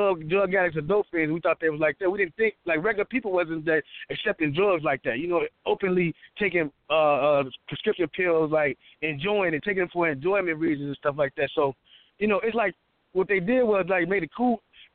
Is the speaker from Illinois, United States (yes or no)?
yes; Chicago, Illinois, United States; I'm 45 now, so, you know, growing up in Chicago, in the streets of Chicago, it wasn't cool for our people to do drugs.